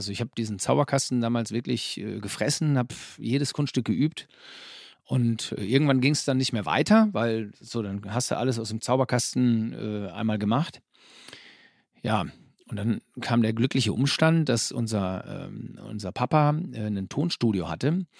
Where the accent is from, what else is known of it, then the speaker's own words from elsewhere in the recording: Herford, North Rhine-Westphalia, Germany; born there; now in Bünde, Germany; Also derzeit leben wir in Bünde, das ist also ganz unweit von Herford, aber wir sind gebürtige Herforder, ist richtig.